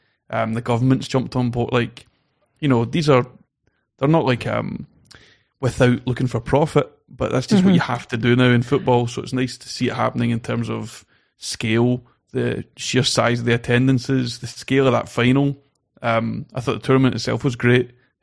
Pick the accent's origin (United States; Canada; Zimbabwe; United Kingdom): United Kingdom; Scotland; We're Scottish, so, you know, England winning a football tournament.